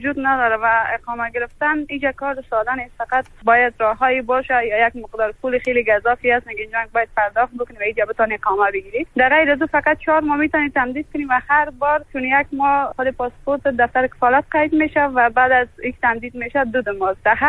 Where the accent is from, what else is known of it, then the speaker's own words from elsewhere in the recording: Afghanistan; من از افغانستان اومدم، در اوایل یک ماه خانه فامیلا بودم و بعدش دنبال خانه گشتم